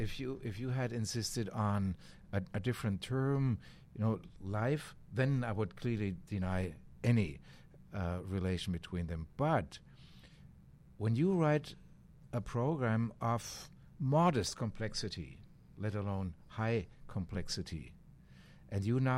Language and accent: English; Bremen, Germany; English is a second language; from Germany, Bremen in Germany.